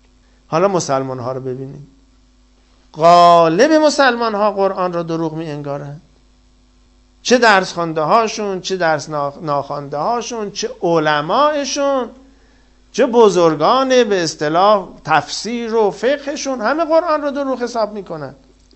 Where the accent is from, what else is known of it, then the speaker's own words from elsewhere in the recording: Iran; دین ما زرتشتی است، ما هم ایرانی هستیم